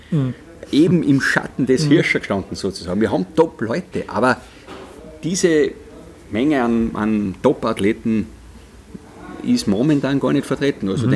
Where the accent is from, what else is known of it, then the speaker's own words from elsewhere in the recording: Styria, Austria; bin mitgezogen worden auf der Planei oben aufgewachsen am Fastenberg